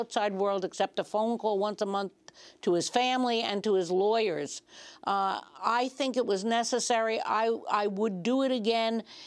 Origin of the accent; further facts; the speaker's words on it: Ireland; I expect the worst, being Irish, but hope for the best